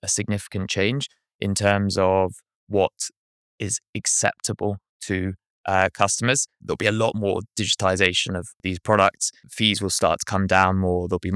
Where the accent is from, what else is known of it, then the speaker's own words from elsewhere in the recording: United Kingdom; now in New Zealand; I'm British